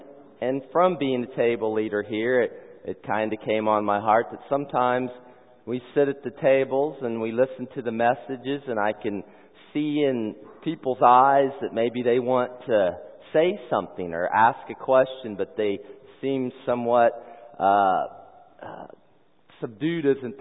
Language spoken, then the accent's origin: English; Anderson, Indiana, United States; And I'm from Anderson, Indiana originally. My parents took me to church all the time. I was a Methodist there.